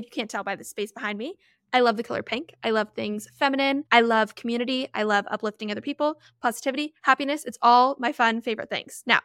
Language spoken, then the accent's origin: English; Orlando, Florida, United States; And I will be in my hometown of Orlando, Florida.